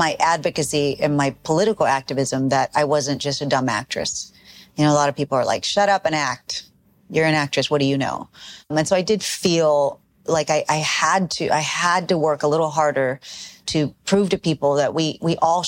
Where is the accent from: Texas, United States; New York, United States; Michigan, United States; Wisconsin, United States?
Texas, United States; Like growing up in Texas, I lived in a Mexican neighborhood.